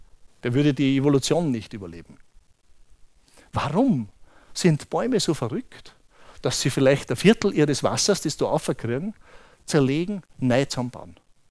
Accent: Bruck an der Glocknerstraße, Salzburg, Austria; Ich bin in Bruck an der Glocknerstraße aufgewachsen. Das ist da im Pinzgau bei Zell am See.

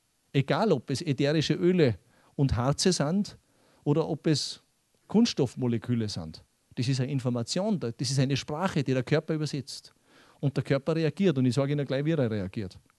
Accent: Salzburg, Austria; Das ist genau das Gleiche, wie wenn ich als Salzburger nach Vorarlberg komme.

